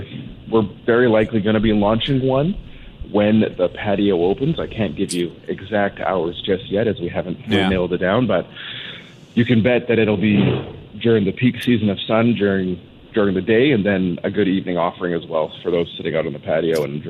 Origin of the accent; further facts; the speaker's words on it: Vancouver, British Columbia, Canada; now in Penticton, Canada; Growing up in Vancouver, I loved ramen as a kid, so getting some good ramen out here in Penticton will be fantastic.